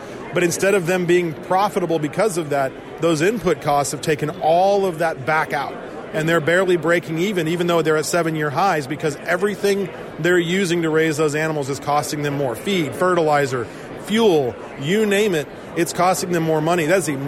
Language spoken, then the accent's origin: English; Arizona, United States; And I'm from Arizona.